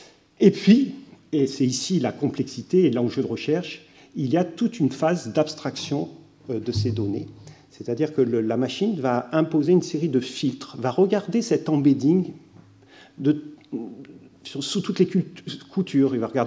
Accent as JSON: {"language": "French", "region": "Provence-Alpes-Côte d'Azur", "country": "France", "tie": "born there", "said": "le fait que je suis né dans les Alpes-Maritimes, 06"}